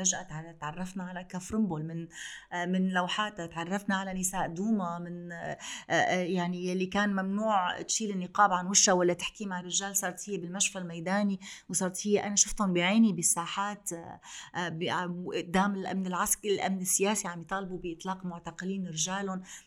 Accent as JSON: {"language": "Arabic", "town": "Damascus", "region": "Damascus Governorate", "country": "Syria", "tie": "born or raised there", "moved": "yes", "said": "أنا أضعف من أني أقطع علاقتي بدمشق، أنا أضعف من أني أقطع علاقتي ببلد أنا عشت 40 سنة فيه"}